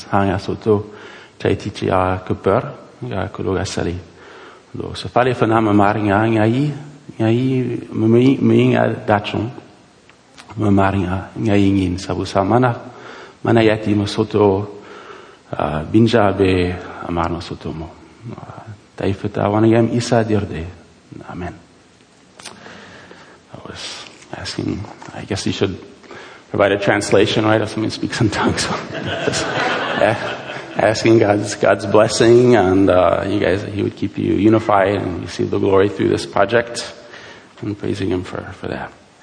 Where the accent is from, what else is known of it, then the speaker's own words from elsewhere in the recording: France; Most of you know that I grew up in France, where my parents are missionaries.